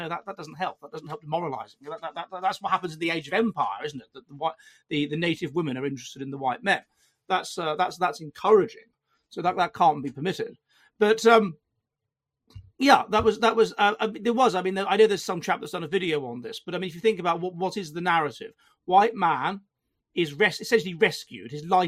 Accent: London, United Kingdom; when I was at university then, I come from London

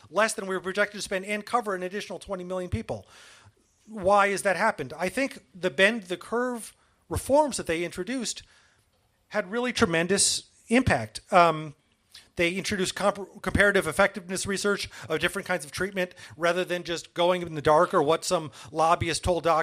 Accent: Michigan, United States; leading to the kind of ripple effect that would have brought down my home state, Michigan, northern Ohio, Indiana, parts of Illinois.

